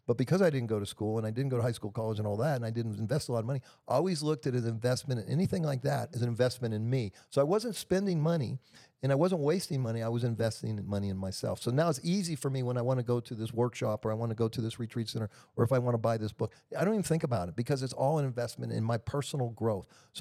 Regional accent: United States; I'm 65 years old. I grew up in America.

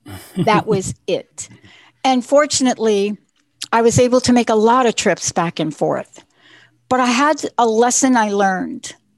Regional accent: New York, United States; But I'm from New York.

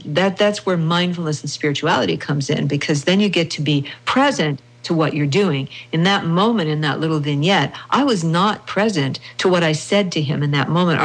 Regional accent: Midwest, United States; because I was raised in the Midwest.

